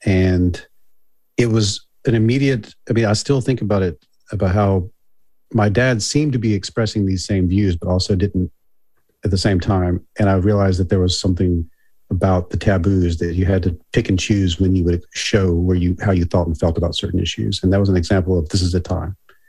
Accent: Mississippi, United States; I grew up in South Mississippi, Bible Belt.

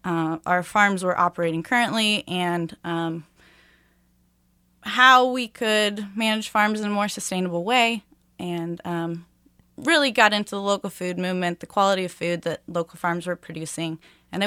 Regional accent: Overland Park, Kansas, United States; I was one of the students who went to Truman from the suburbs. I grew up in Overland Park, Kansas.

